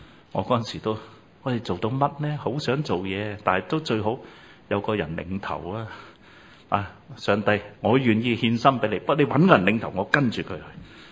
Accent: Guangdong, China; accent: Cantonese; 读翻正啲，我哋广东口音啊

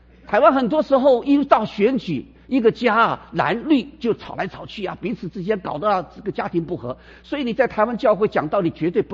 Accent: China; 所以我们中国人讲说家和万事兴。

